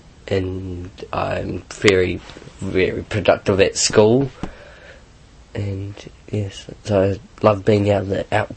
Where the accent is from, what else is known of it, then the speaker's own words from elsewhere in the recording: Masterton, Wellington, New Zealand; Masterton.